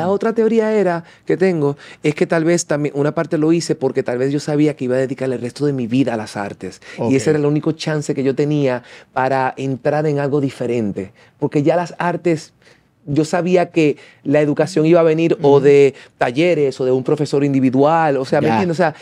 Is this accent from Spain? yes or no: no; Dominican Republic; Dominicana, donde hice todo mi high school, por eso también tengo raíces muy profundas allá. O sea, toda mi adolescencia la viví en Dominicana.